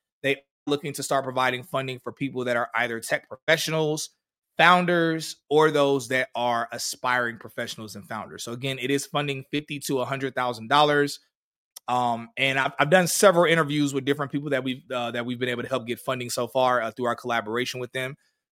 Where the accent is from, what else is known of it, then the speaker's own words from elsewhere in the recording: United States; Obviously, I'm American first. I'm America.